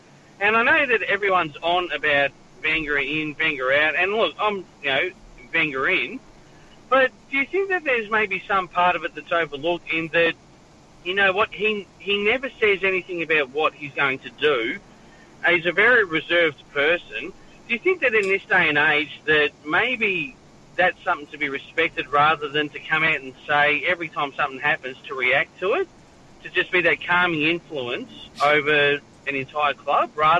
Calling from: Australia; I am. I'm calling from Australia.

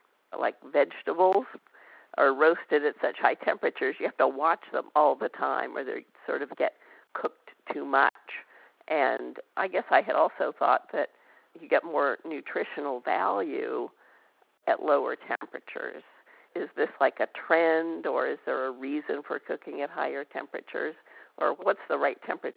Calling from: Decatur, Georgia, United States; Decatur, Georgia.

